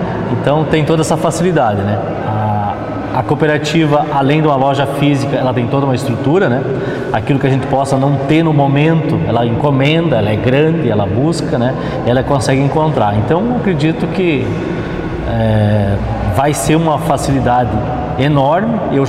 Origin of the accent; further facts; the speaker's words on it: Campos Borges, Rio Grande do Sul, Brazil; born there; eu nasci em Campos Borges, né, sob os domínios da Cotrião, né?